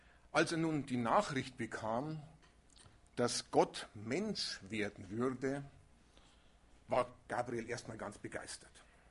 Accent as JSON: {"language": "German", "town": "Munich", "region": "Bavaria", "country": "Germany", "tie": "born or raised there", "said": "ich bin also hier in München aufgewachsen. Meine Heimatgemeinde war die Gemeinde Isertal"}